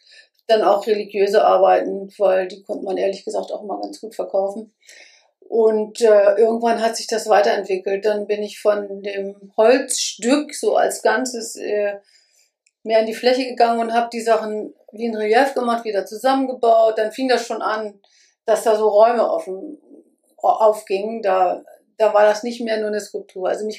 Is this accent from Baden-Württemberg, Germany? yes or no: no; Buxtehude, Lower Saxony, Germany; Ja, ich komme aus Buxtehude. Das ist eine Stadt in der Nähe von Hamburg, gehört aber nicht zu Hamburg, sondern zu Niedersachsen.